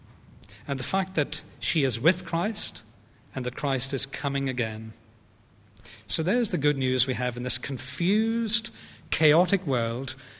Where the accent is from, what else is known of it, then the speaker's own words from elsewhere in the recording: Belfast, Northern Ireland, United Kingdom; There was a cinema in Belfast where I was brought up in the Lisburn Road, the Regal Cinema